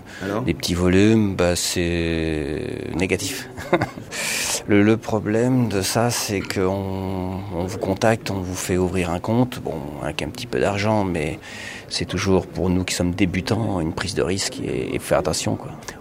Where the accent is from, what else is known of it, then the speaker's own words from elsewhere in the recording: Nouvelle-Aquitaine, France; De la Vienne, donc Sud-Vienne, en dessous de Poitiers.